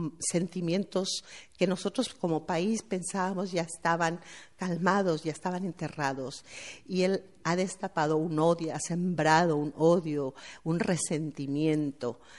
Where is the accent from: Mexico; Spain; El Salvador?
Mexico; no solamente como inmigrante, porque yo soy inmigrante, pero como mexicana